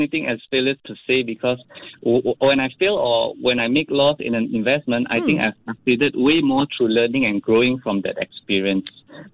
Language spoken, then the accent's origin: English; Indonesia; For example, in Indonesia, because I'm from Indonesia